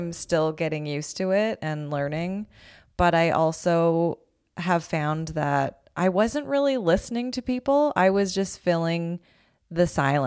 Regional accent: Calgary, Alberta, Canada; also born or lived in Toronto; Most recently Toronto, but I grew up in Calgary.

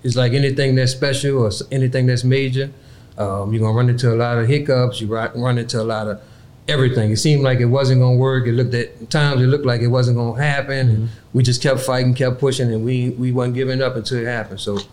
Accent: New Orleans, Louisiana, United States; So I grew up in the Project, Night War and Desire. They tore the Desire down.

